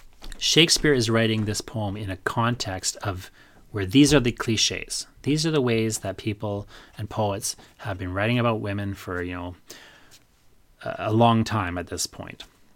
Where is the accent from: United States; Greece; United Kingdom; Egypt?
United Kingdom; England; I know that's supposed to be the ideal of feminine beauty that, you know, I, as an English European, am kind of, you know, trapped in.